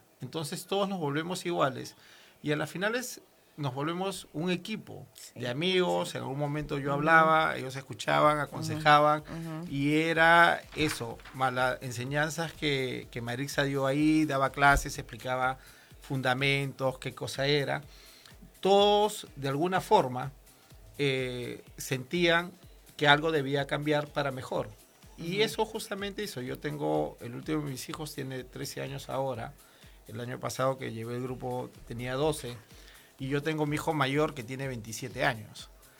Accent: Lima, Peru; Yo soy de Lima, nací en la ciudad

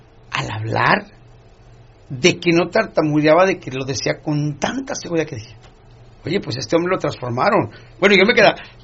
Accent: Mexico; como mexicanos, como hispanos, estamos más arraigados a las costumbres de nuestros pueblos

